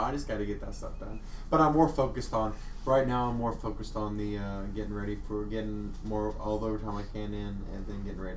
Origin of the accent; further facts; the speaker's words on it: Oklahoma, United States; Because I'm from Oklahoma. Brown gravy is turkey.